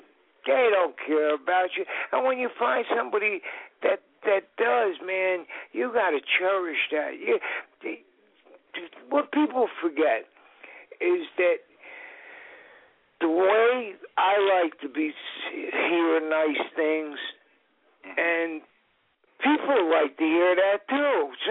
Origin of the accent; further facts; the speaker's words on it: Newark, New Jersey, United States; I'd look through the list and see if there was anybody from Newark, my hometown.